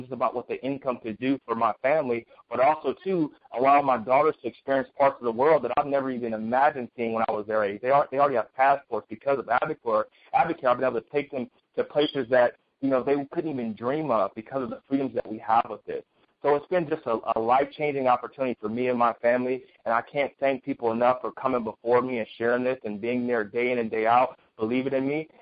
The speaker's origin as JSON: {"language": "English", "town": "Oakland", "region": "California", "country": "United States", "tie": "born or raised there", "said": "coming from where I grew up in Oakland, California"}